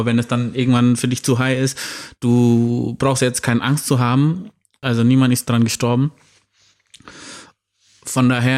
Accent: Indonesia; German is a second language; Ich komme ja aus Indonesien.

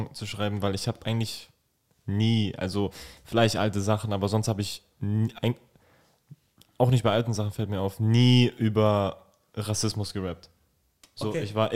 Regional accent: Greding, Bavaria, Germany; ich bin aufgewachsen in Greding, das mhm. ist hier in der Nähe, und da ist, glaube ich, heute immer noch 30% AfD-Wähler oder sowas.

